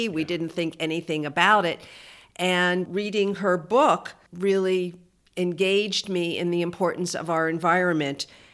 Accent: Philadelphia, Pennsylvania, United States; And I grew up in Philadelphia, and we went to the New Jersey seashore.

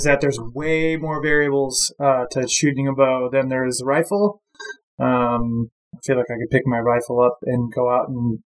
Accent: Michigan, United States; I mean, growing up in Michigan, I had a 20-yard pin.

